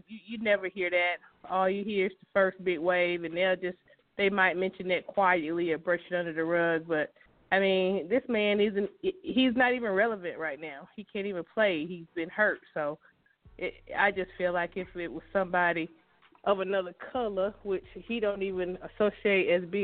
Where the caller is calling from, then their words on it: Lithia Springs, Georgia, United States; I'm calling from Lithia Springs.